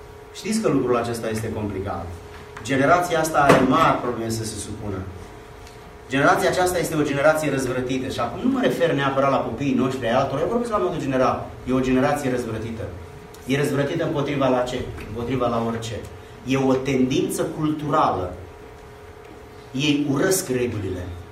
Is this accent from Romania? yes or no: yes; Romania; există o diferență mare între mentalitatea din estul Europei, unde noi am crescut în România, și între țările civilizate.